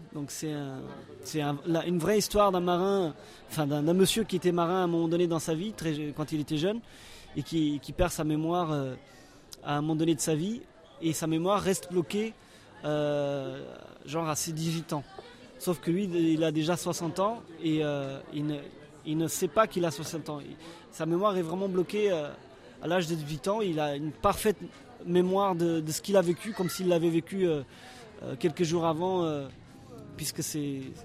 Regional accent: Lisbon, Portugal; Donc, moi, je suis portugais, je suis originaire de Lisbonne.

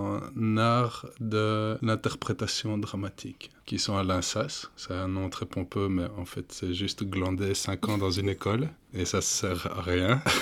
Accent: Wallonia, Belgium; moi, je suis un vrai Belge wallon. Wallonia represent.

